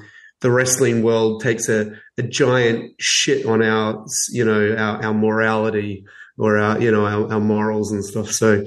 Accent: Australia; Because I'm from Australia.

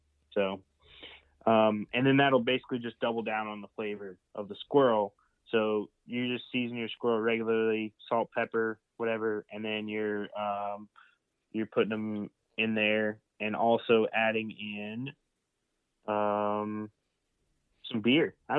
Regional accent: Oklahoma, United States; I'm from Oklahoma. We've got I wouldn't say unannounced. It's an announced feud with Texas.

